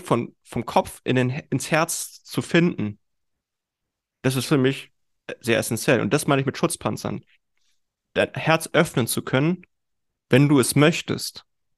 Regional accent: Berlin, Germany; 31 Jahre, gebürtiger Berliner

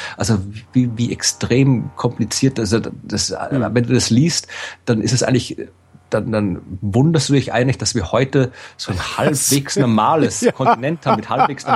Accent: Austria; was ich als Österreicher natürlich gut finde.

